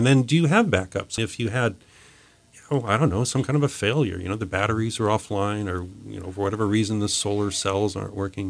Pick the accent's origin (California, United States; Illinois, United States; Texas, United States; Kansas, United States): California, United States; does still benefit me as a public citizen, as a Californian